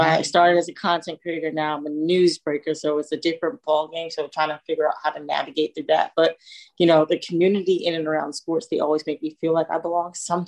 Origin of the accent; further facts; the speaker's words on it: New York, United States; Like I grew up in New York. Every morning before I would go to school and stuff or work, whatever, I used to have the TV on Good Morning America watching Robin Roberts.